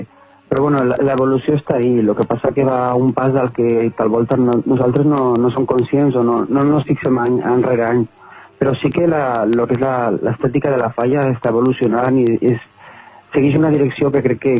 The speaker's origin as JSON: {"language": "Catalan", "town": "Benicarló", "region": "Valencian Community", "country": "Spain", "tie": "born or raised there", "said": "Clar, és que justament és el meu poble i la veritat és que era com un plus afegit el guanyar aquí."}